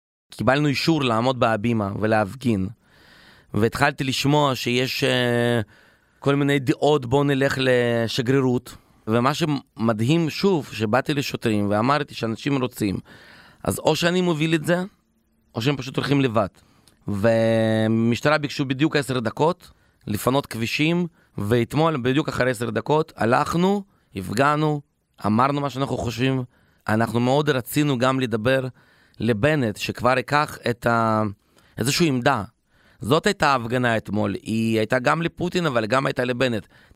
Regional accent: Ukraine; now in Israel; עליתי ב-2002, יש לי שם משפחה, ויש לי חברים, ואני מקבל דיווחים שכולם תחת אש, ובעיר שנולדתי וגדלתי, יש דגל של רוסיה, הם כבשו את העיר

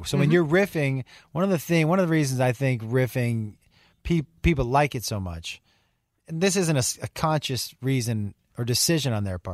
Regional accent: Massachusetts, United States; Yeah, I'm from Western Mass.

